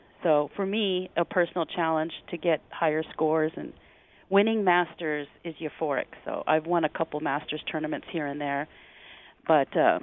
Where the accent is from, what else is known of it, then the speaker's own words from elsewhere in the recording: California, United States; Well, for me, I grew up in the Bay Area. My parents came out here on relocation.